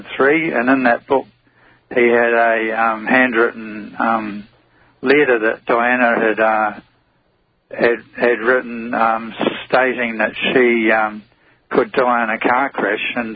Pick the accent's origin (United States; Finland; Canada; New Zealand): New Zealand; now in Australia; Yeah, well, I'm an Australian, well, New Zealander, actually, but I've been living in Australia for about 20-odd years